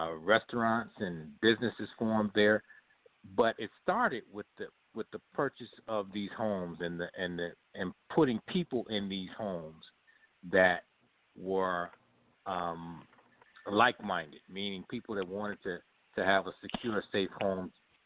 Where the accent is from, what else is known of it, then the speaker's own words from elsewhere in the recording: Chicago, Illinois, United States; I grew up in Chicago, and I actually grew up in a community that was built by my father.